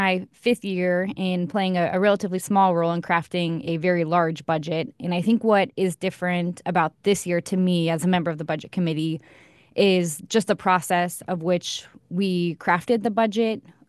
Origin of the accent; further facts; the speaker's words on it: Springfield, United States; Born and raised in Springfield and really just been the opportunity of a lifetime to represent my hometown up here in the Capitol.